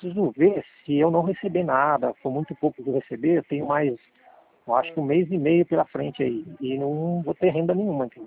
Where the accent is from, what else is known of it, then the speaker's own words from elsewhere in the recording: Amparo, São Paulo, Brazil; eu sou da cidade de Amparo.